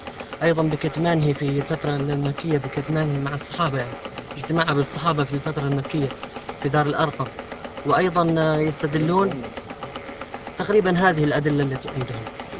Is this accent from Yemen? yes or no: yes; Yemen; يوجد عندنا في اليمن جمعيات يدعي أصحابها أنها قيمت للعمل الخيري